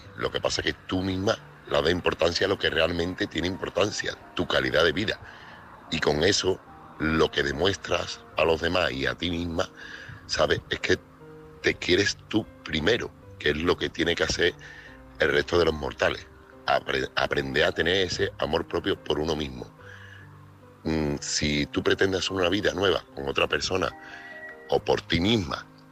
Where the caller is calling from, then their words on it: Seville, Andalusia, Spain; corresponsal de Sevilla.